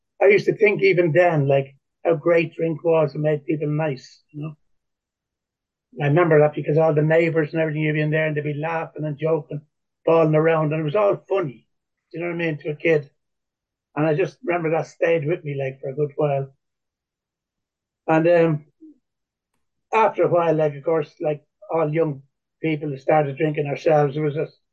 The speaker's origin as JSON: {"language": "English", "town": "Dublin", "region": "Leinster", "country": "Ireland", "said": "I come from Dublin. I'm 73 years of age."}